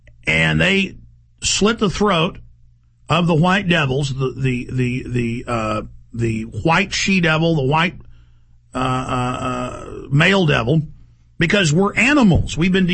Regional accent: Dallas, Texas, United States; I have been racially attacked by Mexicans repeatedly growing up in Dallas, very rough town.

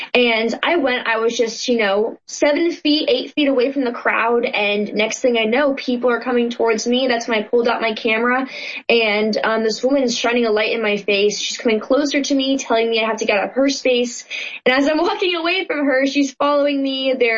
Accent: Berkeley, California, United States; So I was actually born to a very liberal family in Berkeley. I was born and raised in Berkeley.

